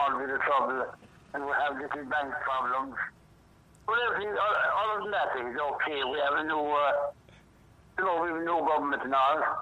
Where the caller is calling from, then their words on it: Tralee, County Kerry, Ireland; I'm at my own house out here in Tralee, County Kerry, Mountain Court.